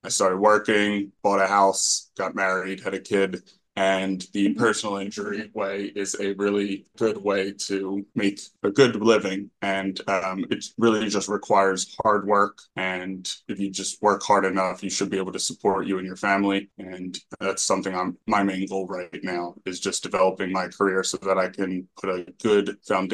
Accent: Springfield, Pennsylvania, United States; I was coaching seventh graders in lacrosse in my hometown of Springfield, Delaware County for a while.

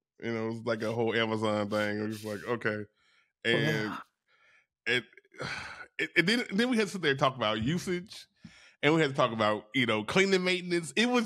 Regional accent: Louisiana, United States; No, because I'm from Louisiana. That's how we talking.

